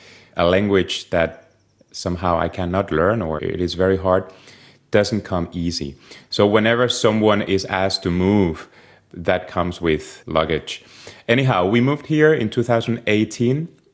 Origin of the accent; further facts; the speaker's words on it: Spain; So yeah, I'm from Spain and it's been a discovery, all this.